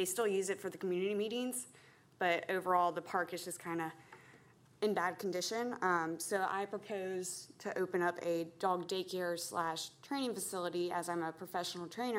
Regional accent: United States; I grew up on Manor Cove, which is in the same neighborhood.

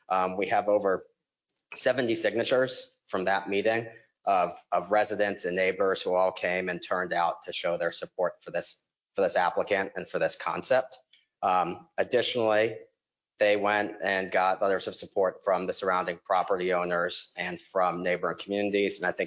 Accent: Savannah, Georgia, United States; And if you all remember from me growing up in Savannah, this is kind of how Hirano's operated when it first opened.

